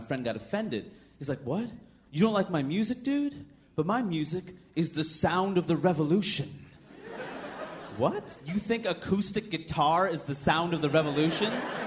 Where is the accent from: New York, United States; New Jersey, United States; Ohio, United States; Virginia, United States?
New York, United States; New York City; I'm from New York City.